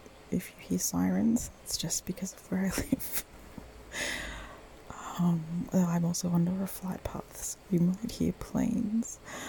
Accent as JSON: {"language": "English", "country": "Australia", "said": "Even though I am not American, I'm Australian."}